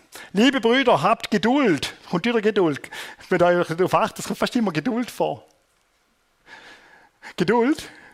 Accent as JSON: {"language": "German", "region": "Thurgau", "country": "Switzerland", "tie": "born or raised there", "said": "Ich bin selber auf dem Bauernhof aufgewachsen. Wir hatten Milch- und Obstwirtschaft im Thurgau draussen."}